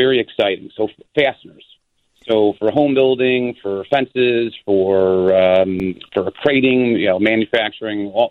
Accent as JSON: {"language": "English", "town": "Oak Lawn", "region": "Illinois", "country": "United States", "tie": "born or raised there", "said": "I lived in Lamont for many years, great town. You know, I grew up in Oak Lawn."}